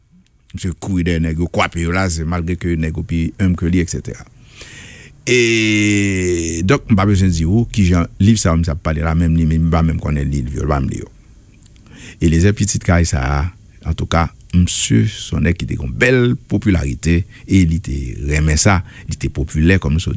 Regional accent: Haiti; parce que je suis haïtien dans le pays

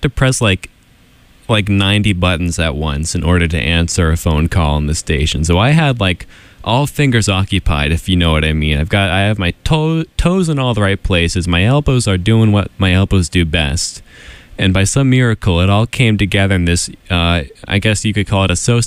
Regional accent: Washington, District of Columbia, United States; And I saw them perform live in my hometown of D.C., and they were very good

